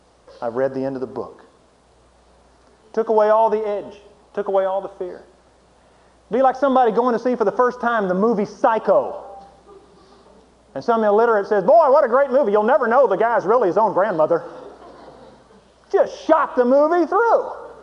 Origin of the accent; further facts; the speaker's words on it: Waco, Texas, United States; I'm from Waco, Texas. Love Baylor University. Grew up loving those Bears.